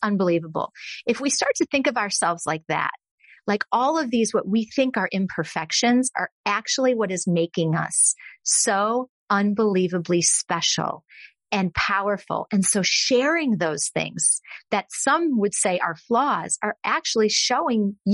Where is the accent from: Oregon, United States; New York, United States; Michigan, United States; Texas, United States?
Texas, United States; I'm from Texas.